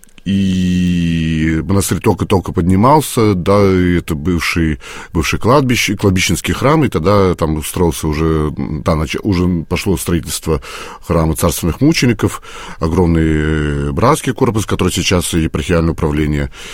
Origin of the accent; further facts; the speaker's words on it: Moscow, Russia; для меня, как коренного москвича, и приезд в Иваново был такой, ну, мягко сказать, шоком. Это был 2001 год, по-моему, да, 2001 год.